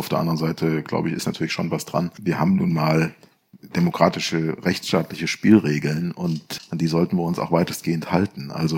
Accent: Thuringia, Germany; Als Thüringer würde ich jetzt sagen

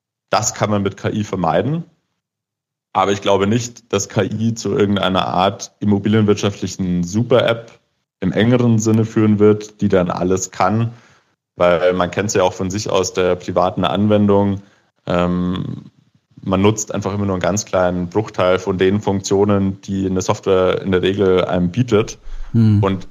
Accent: Regensburg, Bavaria, Germany; born there; also ich bin ja gebürtiger Regensburger und natürlich auch ein Riesenfan der Altstadt.

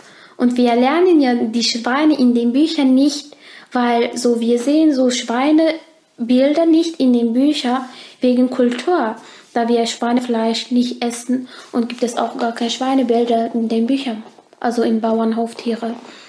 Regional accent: Turkey; in der Türkei, in meinem Heimatland

